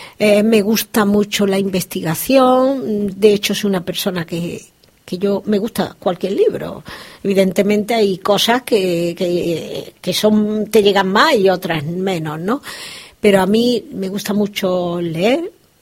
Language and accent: Spanish; Granada, Andalusia, Spain; yo soy granadina